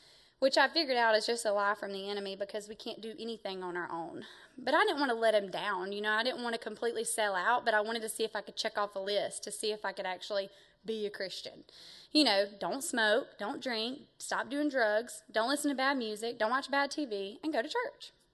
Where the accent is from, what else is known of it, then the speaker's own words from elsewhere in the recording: Athens, Georgia, United States; hey, we're both from Georgia. But he lived in Douglasville and I was in Athens, so it was about a two-hour drive.